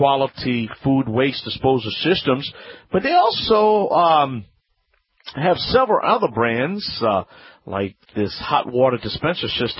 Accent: Louisiana, United States; one of the emails, we have a gentleman that emailed us from, well, my home state, down in the heart of Cajun country.

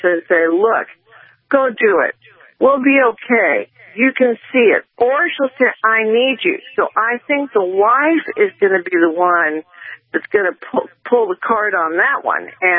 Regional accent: New England, United States; I just know that I'm from New England.

